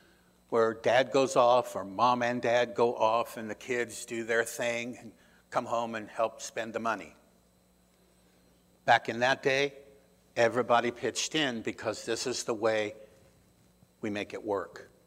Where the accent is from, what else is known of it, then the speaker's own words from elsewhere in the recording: Indianapolis, Indiana, United States; Here's a city boy. Okay, I grew up in Indianapolis, all right